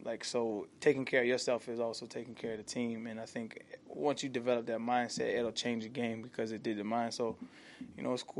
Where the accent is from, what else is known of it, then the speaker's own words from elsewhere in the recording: Albuquerque, New Mexico, United States; also born or lived in San Diego, United States; from my city where I'm from, Albuquerque, New Mexico, my hometown, San Diego, and here a lot.